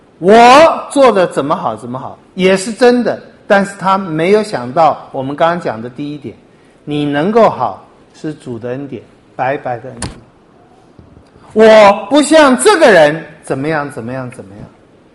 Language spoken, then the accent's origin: Chinese; Taiwan; 或者有一天我们希望我们台湾人有聪明有智慧